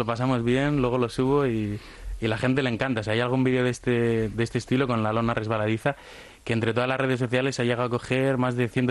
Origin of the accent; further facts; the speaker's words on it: Gallarta, Basque Country, Spain; Eso, soy de Gallarta. No suelo decirlo, suelo decir que soy de Bilbao para que la gente sepa más, pero sí, soy de Gallarta.